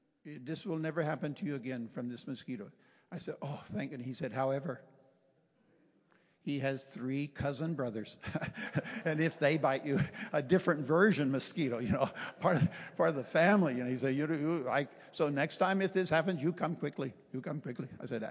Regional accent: Texas, United States; We met in Chicago, right? I'm from Texas.

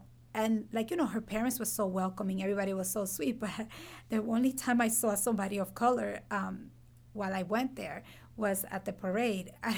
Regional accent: New York, United States; But it's funny that you say that because I grew up in New York.

